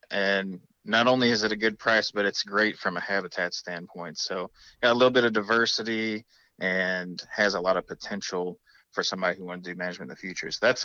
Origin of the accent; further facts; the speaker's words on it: Rolla, Missouri, United States; So I grew up in the Rolla area. So Rolla's okay. Always been a home.